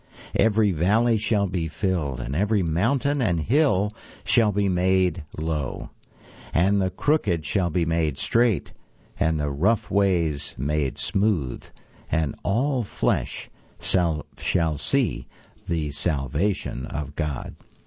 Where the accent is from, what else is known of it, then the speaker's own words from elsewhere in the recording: West Virginia, United States; Growing up in West Virginia, we saw lots of mountains and hills leveled for Interstate 64, including the hilly apple farm of my great-grandmother, where I spent hours as a girl.